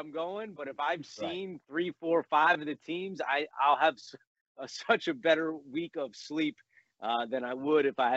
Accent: United States; I'm from the New York, New Jersey area.

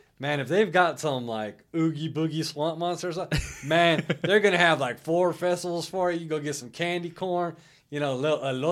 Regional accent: Los Angeles, California, United States; As probably if you listen to the podcast, you know I'm from Los Angeles.

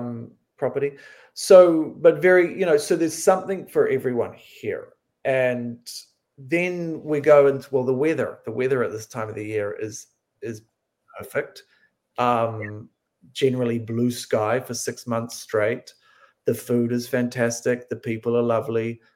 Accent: New Zealand; moved away as an adult; now in United States; I'm from New Zealand, and so I've been here 5 years now.

